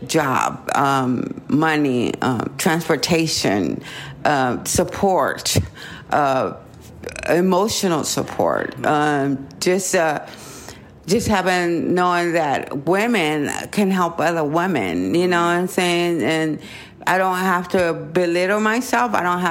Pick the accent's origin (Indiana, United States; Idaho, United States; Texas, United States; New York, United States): New York, United States; Bronx; also born or lived in Baltimore / Palm Desert; I'm from the South Bronx, New York. You know, I was raised by my grandmother and then moved to Baltimore, Maryland, ended up in California. I did great in Palm Desert, was out there for 18 years, had a place, everything.